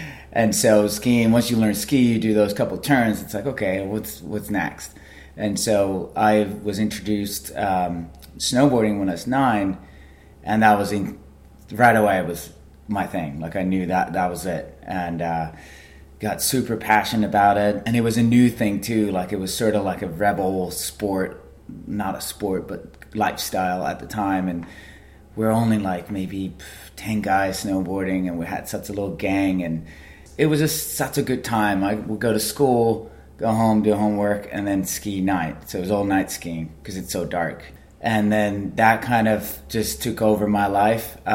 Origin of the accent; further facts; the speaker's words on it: Uusimaa, Finland; I grew up in Finland. I was a super active kid. Started skateboarding when I was five, playing soccer. Grew up in a little suburbia, 20 miles outside of Helsinki.